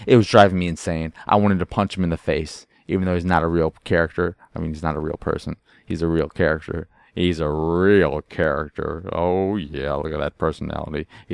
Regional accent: United States; because I am an American and everything that comes out of my mouth is BS, pretty much.

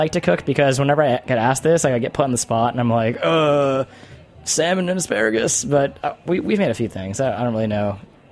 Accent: Chatham, New Jersey, United States; I grew up in New Jersey, in like northern New Jersey, in a town called Chatham. Very like upper middle class, like white lacrosse town.

